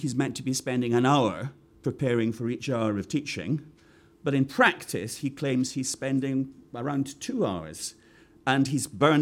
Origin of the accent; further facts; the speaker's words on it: United Kingdom; So I come here from Britain.